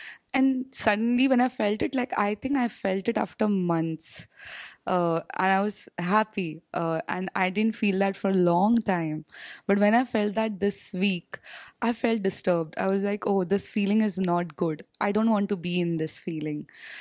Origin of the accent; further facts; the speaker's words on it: Mumbai, Maharashtra, India; Yeah, I'm from Mumbai.